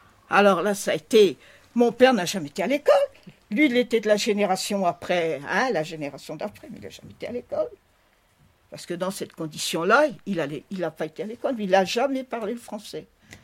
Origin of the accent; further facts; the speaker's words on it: Brittany, France; Oui, je suis bretonne, oui.